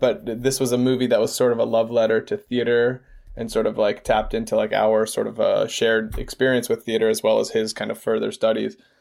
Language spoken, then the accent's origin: English; Georgia, United States; now in Los Angeles, United States; We are from Georgia. We grew up in Georgia.